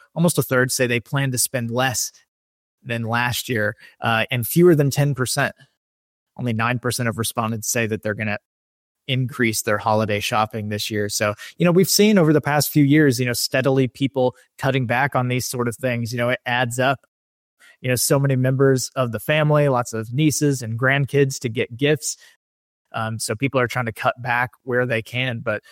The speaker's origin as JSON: {"language": "English", "region": "Kansas", "country": "United States", "tie": "born or raised there", "said": "when I was growing up in Kansas, maybe one of the guys would get out there and drive, you know, on the icy roads, because it can be tough out there in the Midwest."}